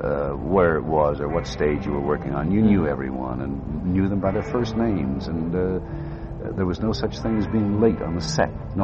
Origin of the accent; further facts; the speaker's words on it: Kenosha, Wisconsin, United States; even though I was born in Kenosha, Wisconsin, just a short ways up here. Spent most of my life, my younger life, around here.